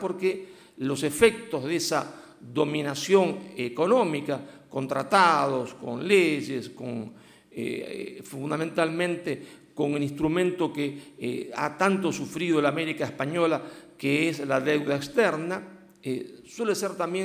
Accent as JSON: {"language": "Spanish", "country": "Argentina", "said": "porque soy argentino y entonces hablo sin pronunciar la B corta, la B larga, sobre todo sin la S y sin la Z, entonces tenemos un castellano andaluz nosotros allá."}